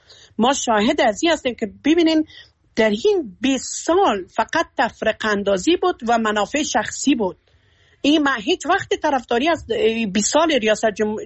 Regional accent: Afghanistan; moved away as an adult; از افغانستان مدت 10 سال هستم. چرا هستم؟ من طالب 2 سال آمده، ولی من 9 سال 10 سال از بیرون از افغانستان هستم.

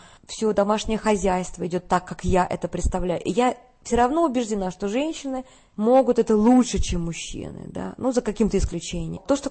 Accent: Russia; Ну, это же мой родной язык. Я думаю, что я уже достаточно нагулялась по Европе. Очень бы хотелось вернуться в Россию.

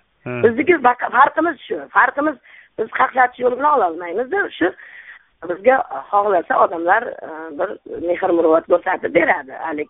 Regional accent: Samarkand, Samarqand Region, Uzbekistan; Samarqand.

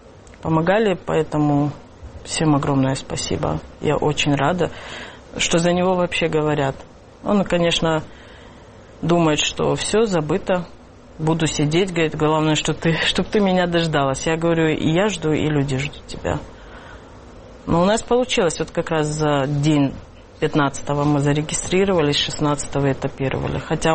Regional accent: Russia; я россиянка, но у меня нету, говорю, флага даже

